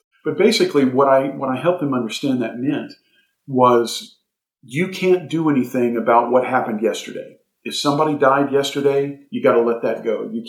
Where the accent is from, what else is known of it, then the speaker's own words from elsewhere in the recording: Austin, Texas, United States; And I grew up in the Austin area, but my family's from Abilene, long history of West Texas cowboy folks.